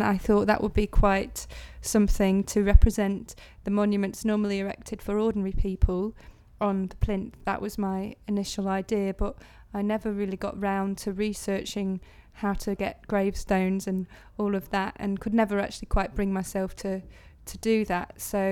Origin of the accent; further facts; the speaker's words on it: Preston, North West England, United Kingdom; now in London, United Kingdom; I'm 26 years old and I'm originally from Preston in Lancashire, but currently living in London and have been for the past 2 years.